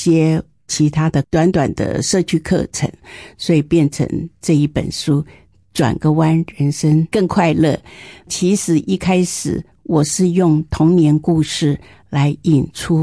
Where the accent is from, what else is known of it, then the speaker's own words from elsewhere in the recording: Taiwan; 其实这就是我们如果在南部乡下长大的，都很喜欢爬芭乐树